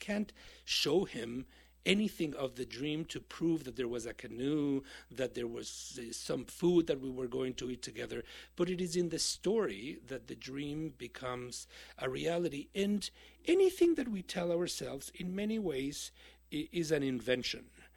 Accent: Mexico; now in United States; I am an immigrant, as you know. I was born and raised in Mexico and came to the United States.

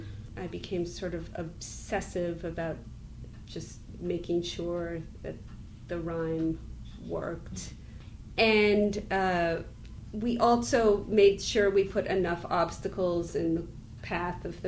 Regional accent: Vermont, United States; I grew up in Vermont

